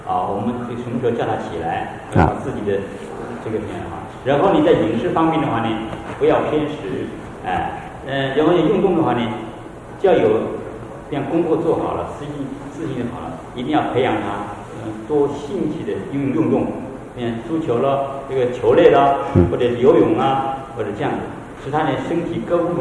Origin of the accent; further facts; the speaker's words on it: Taiwan; 因为那个我是台湾的